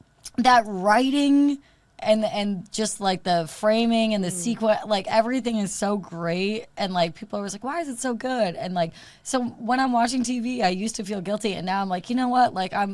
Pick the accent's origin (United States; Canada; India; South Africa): United States; Queensbury, New York; Well, Buffalo's where I went to college, but I'm from, like, an hour north of Albany. Like, Saratoga, Lake George area.